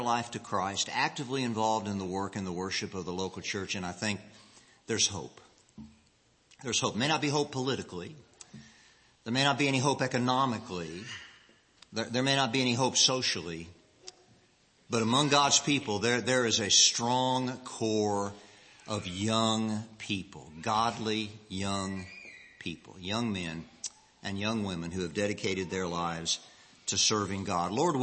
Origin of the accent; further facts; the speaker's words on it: Kokomo, Indiana, United States; In the church in which I grew up in Kokomo